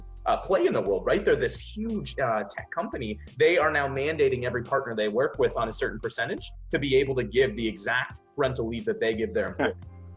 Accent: United States; I'm an American citizen too, so I see a lot of the happening

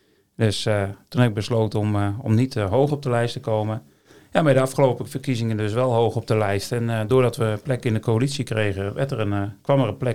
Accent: IJsselmuiden, Overijssel, Netherlands; Ik kom uit IJsselmuiden.

